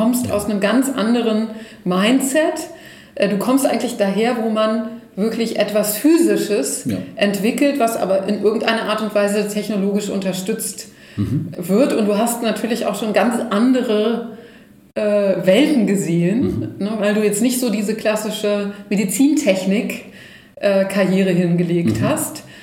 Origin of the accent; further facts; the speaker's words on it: Göttingen, Lower Saxony, Germany; also ich komme aus Göttingen und wir sind in Duderstadt, das ist so eine halbe Stunde entfernt